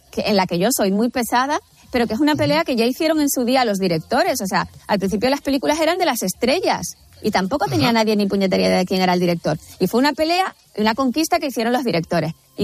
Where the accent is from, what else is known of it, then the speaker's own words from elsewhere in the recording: Tenerife, Canary Islands, Spain; Hemos rodado la mitad de la película en mi tierra, en Tenerife